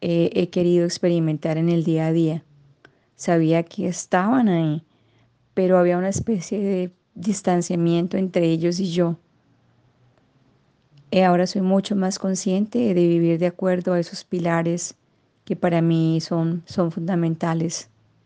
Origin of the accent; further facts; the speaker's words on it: Colombia; now in England; soy colombiana y vivo en Inglaterra.